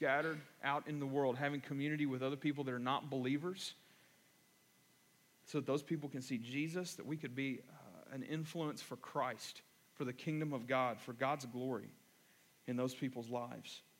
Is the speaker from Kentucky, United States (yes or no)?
yes; Kentucky, United States; I'm from Kentucky. I don't know what the bushel was about.